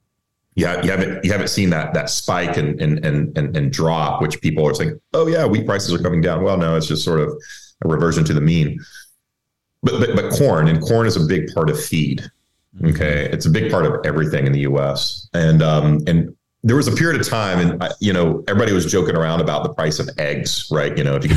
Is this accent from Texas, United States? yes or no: yes; Texas, United States; and of course, I'm originally from Texas. So everybody, you know, everybody's involved in the energy business where I grew up.